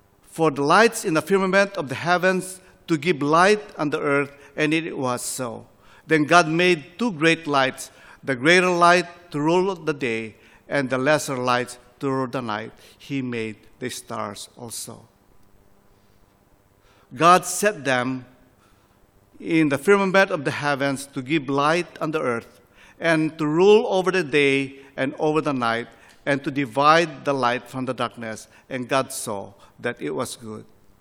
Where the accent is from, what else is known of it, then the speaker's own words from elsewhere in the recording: Philippines; growing up in the Philippines, we use many of that area of navigating